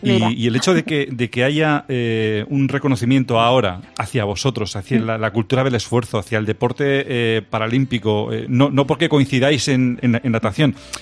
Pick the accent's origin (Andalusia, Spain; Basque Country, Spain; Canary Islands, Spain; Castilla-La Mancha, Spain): Basque Country, Spain; San Sebastián; yo soy donostiarra.